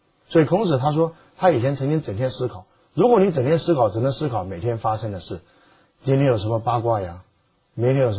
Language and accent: Chinese; Taiwan; 我在台湾从小